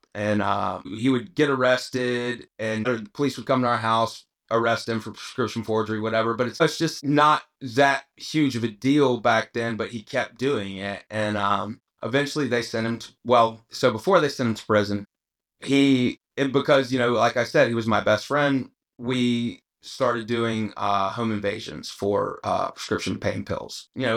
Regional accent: Atlanta, Georgia, United States; Grew up as an only child. My dad owned a commercial cabinet company, and I'm from Atlanta.

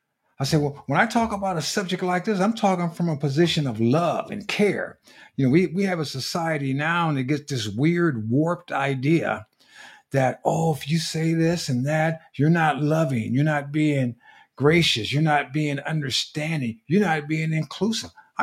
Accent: United States; But as an American, as a citizen of this country that I am in, we have two major political parties.

